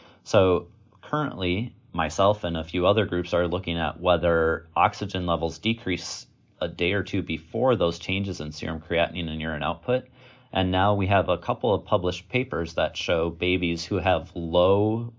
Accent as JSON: {"language": "English", "region": "Wisconsin", "country": "United States", "tie": "born or raised there", "also_born_or_lived": "Virginia", "said": "I was born and raised in Wisconsin and did most of my training here at the University of Wisconsin in Madison all the way through my pediatric residency, and then finally escaped Wisconsin and went to Virginia"}